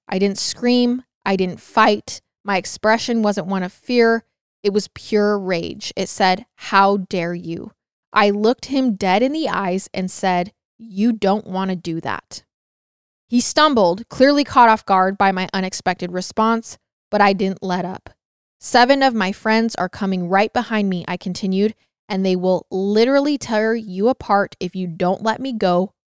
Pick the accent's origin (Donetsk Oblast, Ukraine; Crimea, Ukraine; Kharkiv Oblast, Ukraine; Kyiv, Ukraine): Crimea, Ukraine; I'm 35 years old. I'm originally from Ukraine, specifically Crimea.